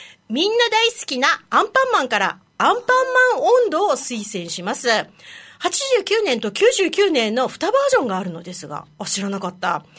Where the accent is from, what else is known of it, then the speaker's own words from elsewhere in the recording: Kyushu, Japan; 私ほら、九州の出身なんで、